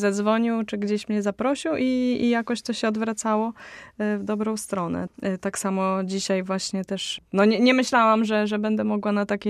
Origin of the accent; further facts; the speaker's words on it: Białystok, Podlaskie Voivodeship, Poland; No na pewno u siebie w Białymstoku zawsze lubię występować